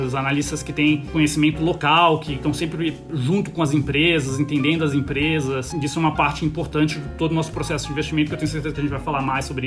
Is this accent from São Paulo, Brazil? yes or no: yes; São Paulo, Brazil; also born or lived in London, United Kingdom; Eu sou de São Paulo, né? Nasci em São Paulo. Meu pai trabalhava para uma empresa de petróleo e a gente foi morar na Inglaterra, foi morar em Londres quando eu era muito pequeno, né? E quando a gente voltou pro Brasil